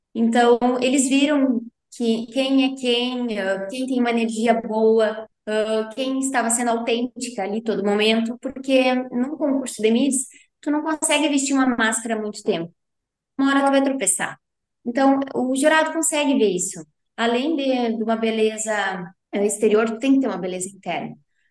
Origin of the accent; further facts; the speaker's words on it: Arroio do Tigre, Rio Grande do Sul, Brazil; now in Santa Maria, Brazil; eu trabalho aqui em Santa Maria, mas sou natural de Arroio do Tigre. Toda a minha família é de Arroio do Tigre.